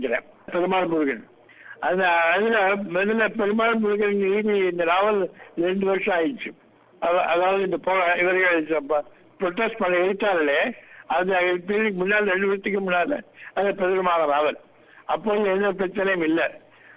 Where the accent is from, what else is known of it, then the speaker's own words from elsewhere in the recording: Tamil Nadu, India; India சேர்ந்தவன். India எனக்கு தெரிஞ்ச எந்த எந்த இடத்துல தெரியுங்கன்னார். தமிழ்நாடு என்னுடைய தாய்மொழி தமிழ்.